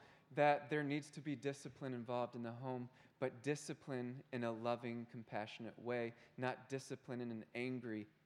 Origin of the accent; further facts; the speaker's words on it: Baltimore, Maryland, United States; My hometown is Baltimore City, Maryland, and we went through a very difficult church division.